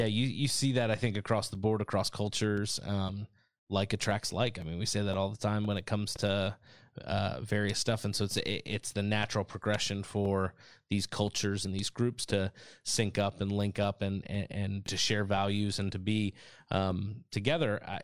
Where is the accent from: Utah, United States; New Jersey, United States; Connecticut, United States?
New Jersey, United States; now in Ohio, United States; Obviously, I was raised in New Jersey, but living here, I mean, two different worlds.